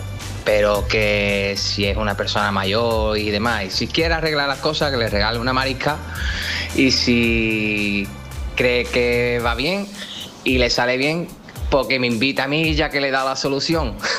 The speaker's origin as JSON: {"language": "Spanish", "town": "San Fernando", "region": "Andalusia", "country": "Spain", "said": "Soy el novio de la chavala que antes ha hablado, que somos de San Fernando, Cádiz"}